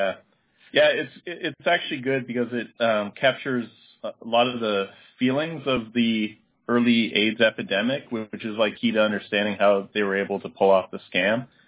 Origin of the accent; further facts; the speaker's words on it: Canada; So I grew up in Canada